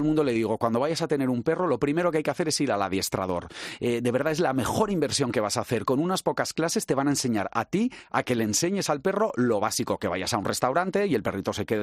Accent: San Sebastián, Basque Country, Spain; nosotros somos de San Sebastián

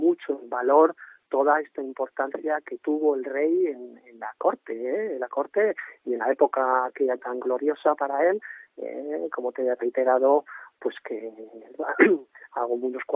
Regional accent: Toledo, Castilla-La Mancha, Spain; como toledano

